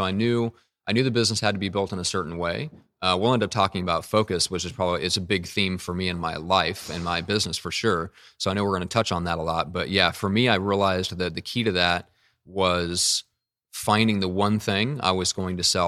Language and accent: English; Midwest, United States; now in San Diego, United States; I am from the Midwest, and so I never learned. I've only been out here in San Diego for around the same time as when I started the business, so 3+ years, and never learned to surf.